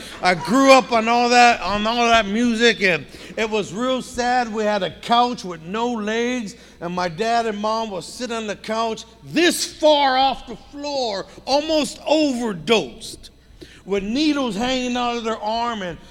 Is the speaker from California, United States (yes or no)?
yes; East Los Angeles, California, United States; I was born and raised in East LA. I lived in the projects. I grew up in the neighborhood. That's the barrio I got into. East LA projects called Dogtown Projects.